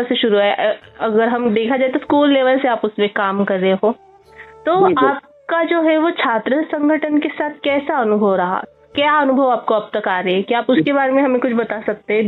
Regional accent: Sambhajinagar, Maharashtra, India; अभी मैं महाराष्ट्र से हूँ, महाराष्ट्र औरंगाबाद जिसका नाम अभी बदल दिया गया है, अभी वो संभाजीनगर है, तो मैं संभाजीनगर से हूँ

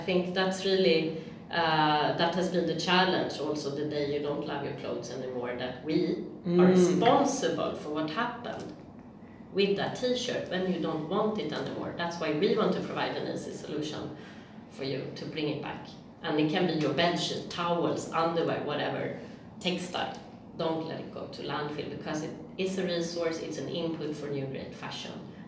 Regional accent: Sweden; English is a second language; But really, I grew up in Sweden, so we have a lot of space.

